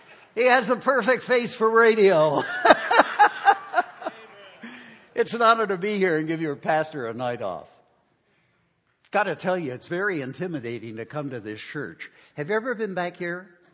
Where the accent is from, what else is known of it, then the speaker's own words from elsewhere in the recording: Baltimore, Maryland, United States; I'm from Baltimore, right up the bay. I'm a Baltimorean.